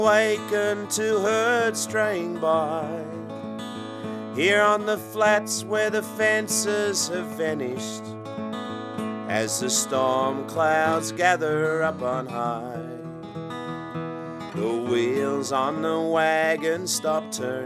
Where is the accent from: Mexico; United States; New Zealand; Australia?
Australia; Kempsey, New South Wales; as a boy growing up around Kempsey when we used to get all that rain